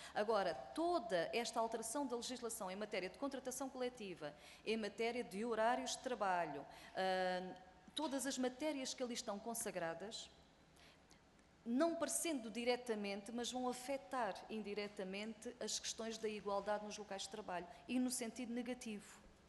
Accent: Alentejo, Portugal; Eu sou do Baixo Alentejo

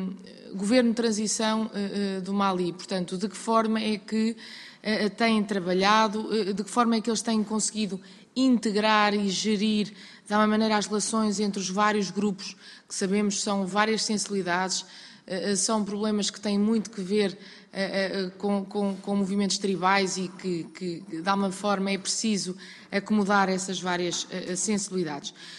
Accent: Portugal; muito nos orgulha a nós como portugueses.

